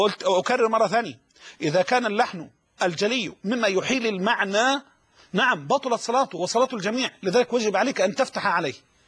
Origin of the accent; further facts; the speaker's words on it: Dim El-Shalt, Dakahlia, Egypt; خطبة الجمعة القادمة إن شاء الله في قريتي ديم الشلت مركز ذكرنس دقالية، ديم الشلت مركز ذكرنس دقالية بلدي ديم الشلت